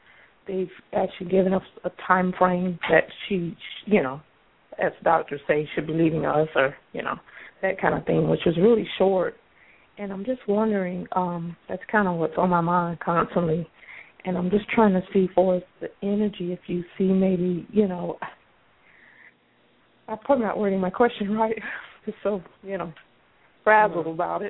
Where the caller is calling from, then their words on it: Florida, United States; I'm calling from Florida.